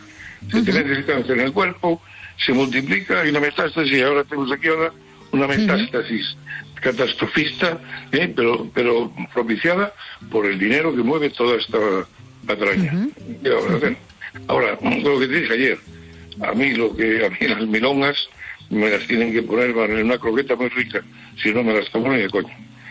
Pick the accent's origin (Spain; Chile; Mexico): Spain; Oviedo, Asturias; yo cuando era niño vivía en Oviedo y todos los años nevaba.